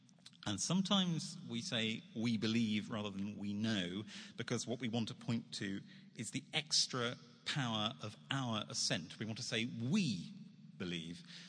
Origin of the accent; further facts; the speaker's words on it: United Kingdom; now in New York, United States; because I'm a Brit in New York